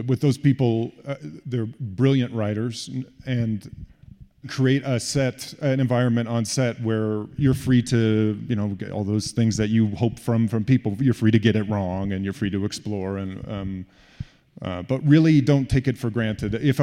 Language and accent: English; Indiana, United States; growing up in Indiana. Not a slight to Indiana, but just wasn't the theatrical hub of the world.